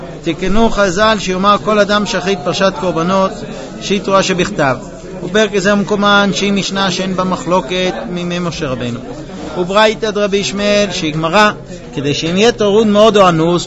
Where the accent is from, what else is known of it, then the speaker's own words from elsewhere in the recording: United States; וכך אני גם גדלתי בארצות הברית